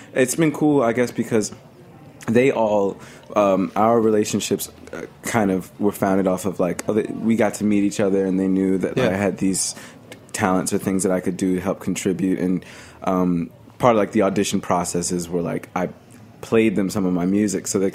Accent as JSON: {"language": "English", "region": "Mississippi", "country": "United States", "said": "Like my family, we're all from Mississippi and Native American"}